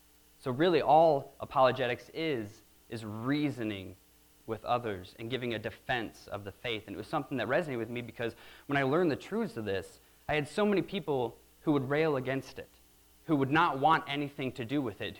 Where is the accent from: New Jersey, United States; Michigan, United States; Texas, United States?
Michigan, United States; Alpena; I'm from Alpena. Me and my family originate from there.